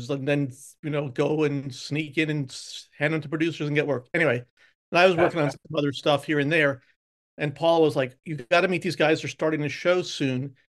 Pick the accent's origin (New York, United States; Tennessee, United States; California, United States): New York, United States; cool, I'm from New York and I can do that.